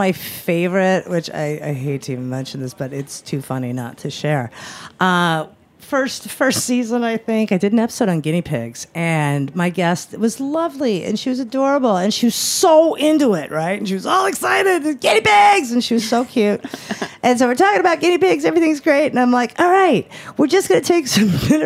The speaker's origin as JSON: {"language": "English", "region": "New York", "country": "United States"}